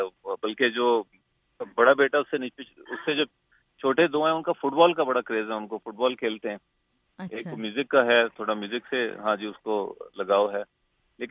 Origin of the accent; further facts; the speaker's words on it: Quetta, Balochistan, Pakistan; born there; یوسف Zai tribe سے ہم تعلق رکھتے ہیں. اور جو اب میری ویسے پیدائش تو کوئٹہ کی ہے، لیکن لائک ہم کے پی کے سے بلانگ کرتے ہیں،